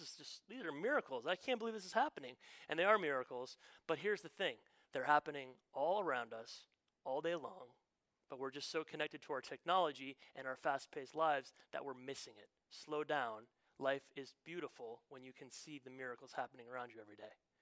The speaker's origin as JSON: {"language": "English", "region": "Midwest", "country": "United States", "tie": "born or raised there", "said": "When I was a 13-year-old boy, I grew up in the Midwest."}